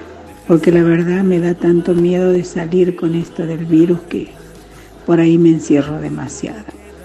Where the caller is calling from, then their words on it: Santiago del Estero, Argentina; de Santiago del Estero.